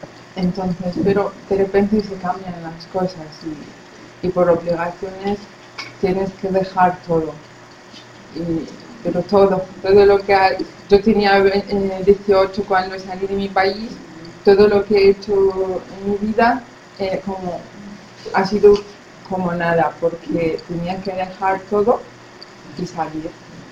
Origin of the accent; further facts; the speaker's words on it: Baghdad, Baghdad Governorate, Iraq; Spanish is a second language; moved away as an adult; now in Spain; Soy del capital de Irak, es Bagdad, se llama. Bueno, tengo 21 años. Estudiaba farmacia en mi país. Y llevo en España un año y medio. Somos refugiados